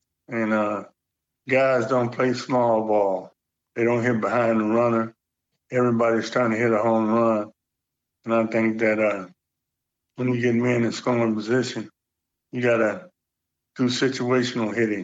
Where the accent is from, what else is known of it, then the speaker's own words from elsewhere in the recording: Cincinnati, Ohio, United States; So he just put the two together, me being from Cincinnati and … coming from Cincinnati.